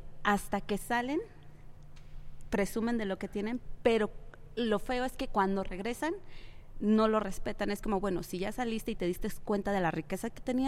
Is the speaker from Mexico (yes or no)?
yes; Mexico; en mi país es donde sentí más fuerte este golpe, y curiosamente cuando yo iba al extranjero y me veían era como, ¿realmente eres mexicana?